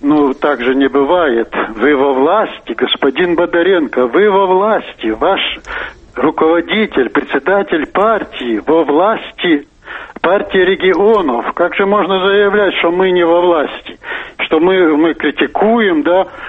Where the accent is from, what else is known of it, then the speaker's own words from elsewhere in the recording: Germany; я из Германии.